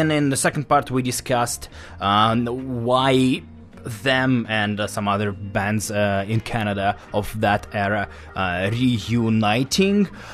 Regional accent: Russia; moved away; I'm from Russia, I came here only 6 years ago

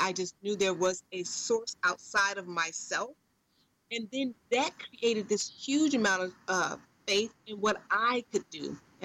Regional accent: Chicago, Illinois, United States; also born or lived in Massachusetts; When I'm from Chicago, and my mom had the wisdom to move from there. We moved to Massachusetts. So I got a great education in Massachusetts.

